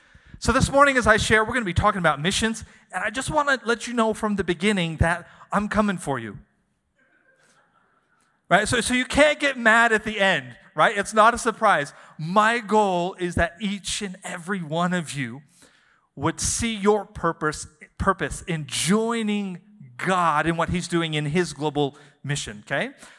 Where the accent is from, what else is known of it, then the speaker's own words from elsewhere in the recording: Shoshone, Idaho, United States; As Pastor Greg said, I'm born and raised in Shoshone, Idaho. You know, so yeah, I grew up pig wrestling, all those weird southern Idaho traditions, but did not grow up in church.